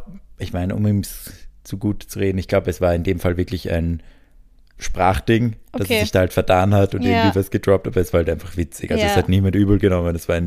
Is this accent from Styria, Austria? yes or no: yes; Graz, Styria, Austria; also ich komme aus Graz.